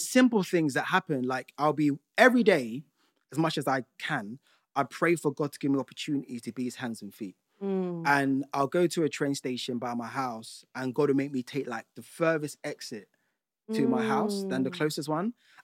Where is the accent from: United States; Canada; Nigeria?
Nigeria; Now, being Nigerian, yeah.